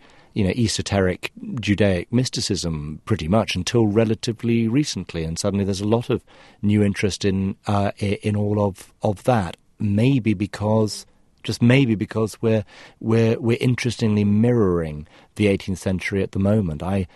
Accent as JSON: {"language": "English", "country": "United Kingdom", "said": "We Brits, I speak also as an Irishman, made the finest condoms in Europe in the 18th century."}